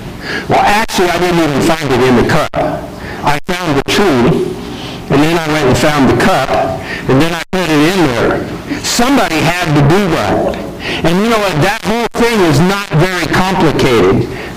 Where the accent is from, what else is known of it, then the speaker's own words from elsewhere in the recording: Kansas, United States; I come from Kansas, not from Minnesota. Not Paul doesn't, but … does. Come from Kansas, not from Minnesota. My background is more Dutch-German.